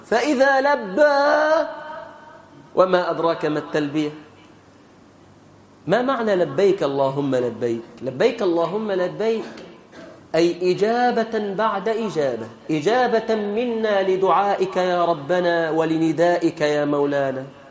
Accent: Egypt; رأيت امرأة كبيرة مسنة من وجه إبلي عندنا في مصر

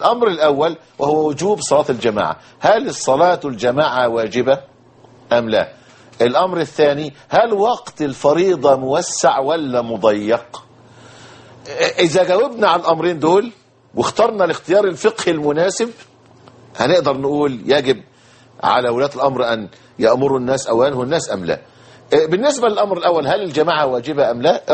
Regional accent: Egypt; لكن يحصل إيه، ودي بتحصل عندنا في مصر،

